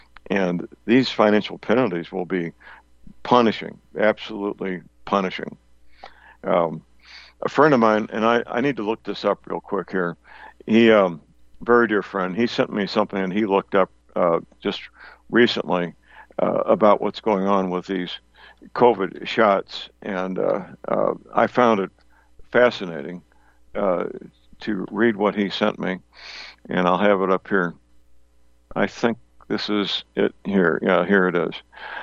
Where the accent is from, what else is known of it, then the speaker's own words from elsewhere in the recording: St. Louis, Missouri, United States; In St. Louis, my hometown where I grew up, they have what they call Produce Row